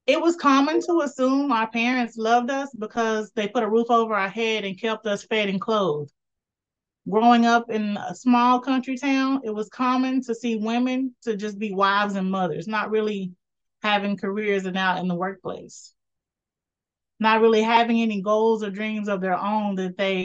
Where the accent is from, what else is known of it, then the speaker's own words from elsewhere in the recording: Texas, United States; now in Dallas, United States; So I've been here in the Dallas area for more than 20 years. As I mentioned in my introduction, born and raised in East Texas.